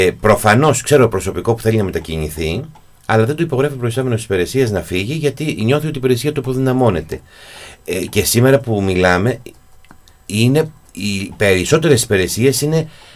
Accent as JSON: {"language": "Greek", "region": "Peloponnese", "country": "Greece", "tie": "born or raised there", "said": "Εγώ θυμάμαι στο χωριό μου, όταν ερχόταν η βιβλιοθήκη από τη Σπάρτη"}